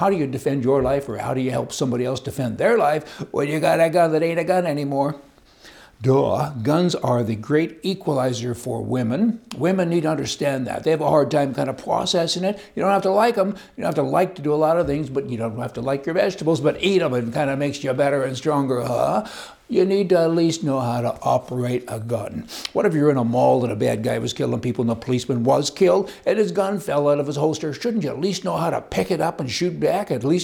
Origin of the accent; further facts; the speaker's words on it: Canada; now in United States; I'm a Canadian, and most Canadians kind of have a hard time with that.